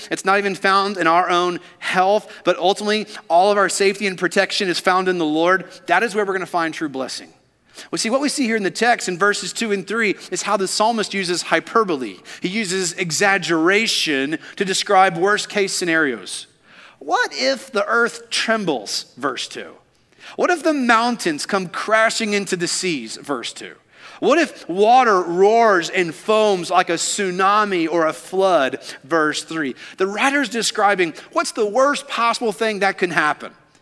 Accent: Kentucky, United States; You see, growing up in Kentucky, I always assumed that the tornadoes only took place in the Midwest, in that tornado alley of Kansas, Texas, just all up in that area. But then I moved here and I realized, oh, Alabama is a tornado gathering place.

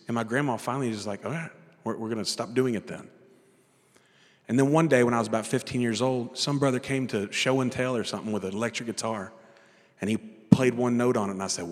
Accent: Weatherford, Texas, United States; And so where I'm from Weatherford. I was born and raised in Weatherford.

